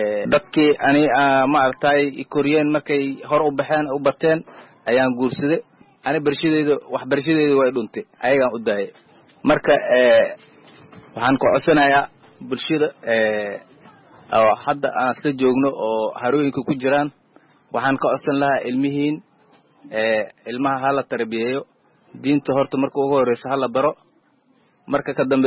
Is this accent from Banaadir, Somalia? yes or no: no; Bardera, Gedo, Somalia; waxaan ka soo qaxnay bar dheera tuuladeeda meel la dhahay warharan